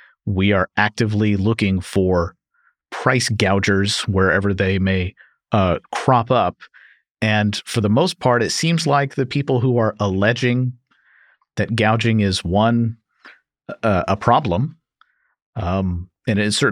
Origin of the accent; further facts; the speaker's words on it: Kentucky, United States; who listen to this podcast regularly, I'm from Kentucky